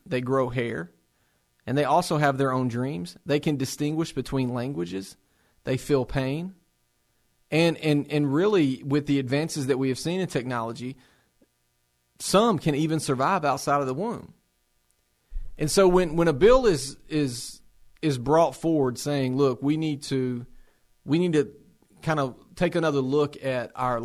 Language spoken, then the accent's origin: English; the South, United States; accent: Southern; she can distinguish that we're from the South. She can distinguish our accent versus a Northerner's accent or a Midwesterner's accent.